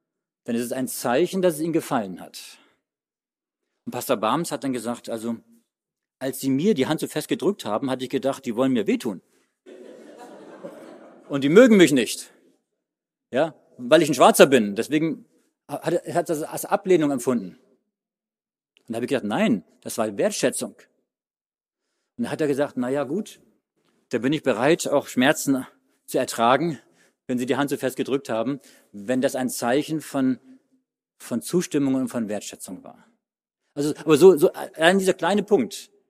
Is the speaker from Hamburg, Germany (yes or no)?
yes; Hamburg, Germany; Ich bin Hamburger, ich komme aus Norddeutschland.